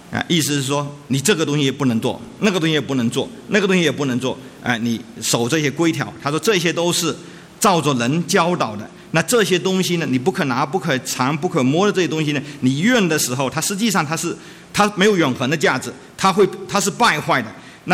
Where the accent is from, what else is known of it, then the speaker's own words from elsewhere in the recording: China; now in United States; 那我们从大陆来的人自表谦卑的话